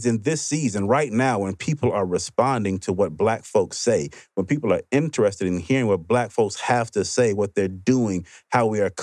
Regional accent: Mississippi, United States; I grew up in Mississippi. Never would I ever believe there'd be a day where they would be considering changing the state flag.

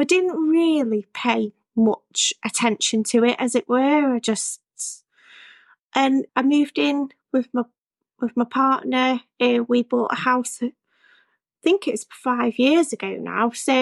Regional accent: Macclesfield, North West England, United Kingdom; I am 32 and I'm from Macclesfield in Cheshire. I live with my partner and my two cats, Luffy and Zorro.

